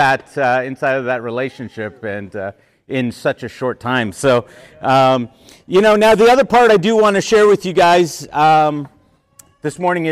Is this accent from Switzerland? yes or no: no; Canada; I'm a Canadian.